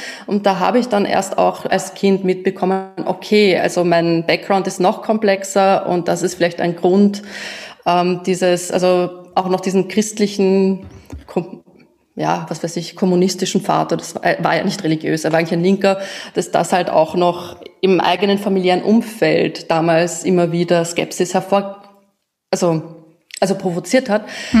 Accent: Austria; in Österreich bin ich die Ausländerin, aber wenn ich dann verreise, dann sage ich so oft, wenn man mich fragt, ja, na, ich bin aus Österreich. Also so im Ausland fühle ich mich dann sehr wohl schon wieder mehr als Österreicherin, als jetzt hier in Österreich selbst.

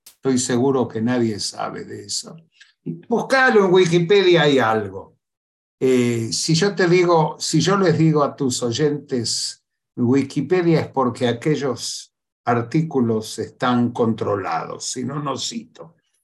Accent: Buenos Aires, Argentina; born there; first language Yiddish; yo nací en una familia ashkenazía en Buenos Aires. Mi primer idioma fue el yiddish. Yo nací hablando yiddish, pero el yiddish no era mi idioma materno. Era el idioma de mi abuela.

